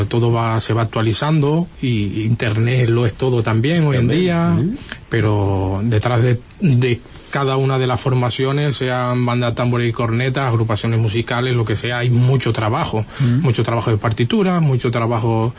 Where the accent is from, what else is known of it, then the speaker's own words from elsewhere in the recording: Castellón de la Plana, Valencian Community, Spain; y yo que soy canario, del Grau de Castellón.